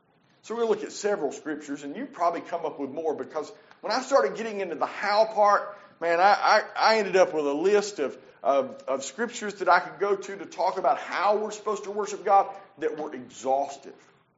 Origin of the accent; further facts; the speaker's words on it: Appalachia, United States; You know, I grew up in the Appalachians, and I can tell you that growing up, people tended to be a little more expressive in worship.